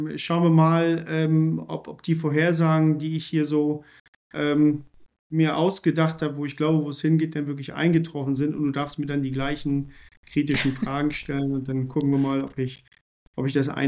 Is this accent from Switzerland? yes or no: no; Schwerin, Mecklenburg-Vorpommern, Germany; now in Memmingen, Germany; Und werde dann nach Schwerin nach Hause fahren